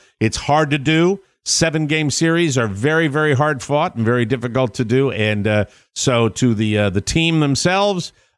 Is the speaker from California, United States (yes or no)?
no; Hartford, Connecticut, United States; It's the Carolina Hurricanes, who are the Hartford Whalers, really. They stole the Whalers from my hometown.